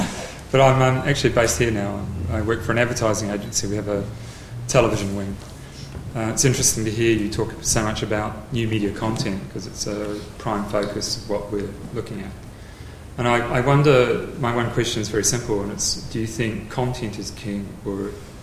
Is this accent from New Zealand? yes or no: yes; Wellington, New Zealand; I'm from Wellington, New Zealand.